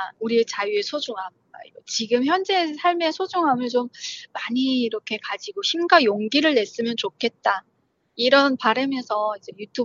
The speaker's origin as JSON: {"language": "Korean", "country": "North Korea", "lives_now": "South Korea", "said": "저도 탈북민으로 살면서 오해 아닌 오해도 많이 받고 탈북민 하면 선입견들이 되게 많았었거든요. 그래서 그 인식을 개선하고자, 물론 북한에서 어렵게 산 것도 있지만"}